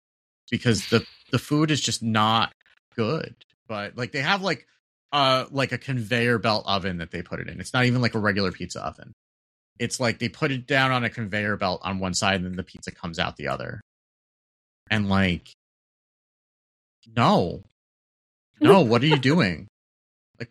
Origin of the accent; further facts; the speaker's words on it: New Jersey, United States; I mean, I grew up in Jersey, so like I have very specific feelings about pizza, especially up here.